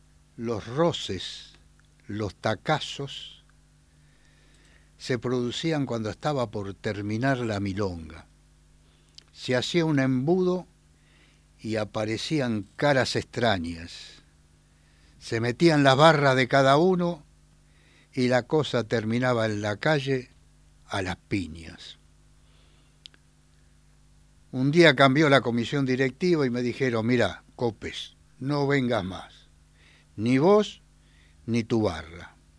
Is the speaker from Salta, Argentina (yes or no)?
no; Buenos Aires, Argentina; Yo nací en Mataderos, pero me crié en Villa Pueyrredón.